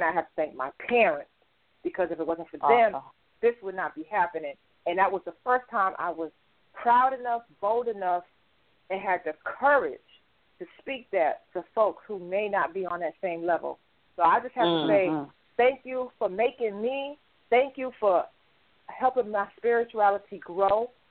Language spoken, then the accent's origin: English; Boston, Massachusetts, United States; And then I'm from Boston, because after people passed on, the family dispersed to try to raise all the children that were left from their parents passing on.